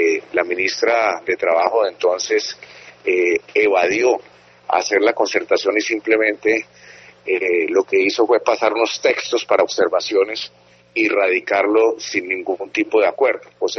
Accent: Buga, Valle del Cauca, Colombia; me alegra mucho que esté en mi tierra

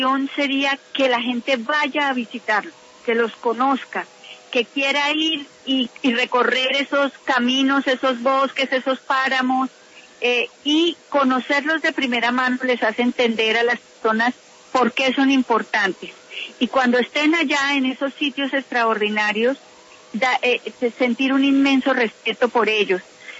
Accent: Colombia; pero en la que sí nosotros podemos incidir como colombianos si logramos frenar la deforestación

